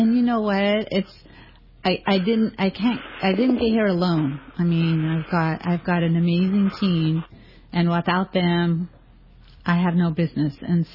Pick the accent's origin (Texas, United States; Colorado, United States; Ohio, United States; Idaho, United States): Idaho, United States; Boise; now in California, United States; He, from my hometown of Boise, Idaho. Yes, I'm from Idaho. I went opposite. Everyone's going to my hometown, and I came to California.